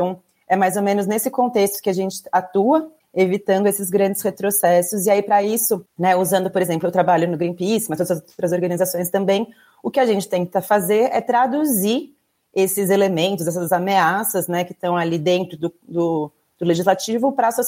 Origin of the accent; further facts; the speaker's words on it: São Paulo, Brazil; also born or lived in Piracicaba / Manaus; eu sou originalmente de São Paulo, capital. Fiz faculdade no interior, daí, em Piracicaba, fiz engenharia florestal. De lá, já entrei, né, no meu primeiro emprego em Manaus, então morei lá por 2 anos. Depois, voltei pra Piracicaba